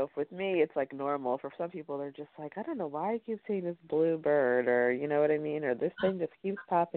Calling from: New Jersey, United States; I'm calling from New Jersey.

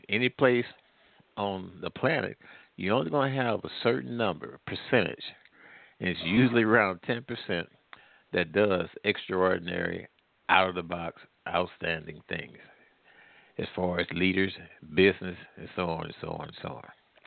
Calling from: Midwest, United States; I'm calling from the Midwest.

